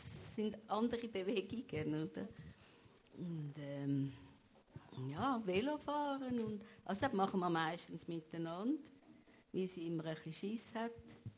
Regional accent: Zurich, Switzerland; Ja gut, ich bin jetzt in Zürich aufgewachsen, ich kenne eigentlich gar nichts anderes.

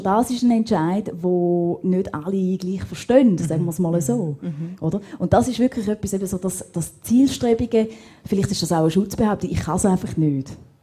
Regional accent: Bern, Switzerland; ich bin eigentlich aus Bern und bin dann aber in die Ostschweiz, um den Dialekt zu lernen.

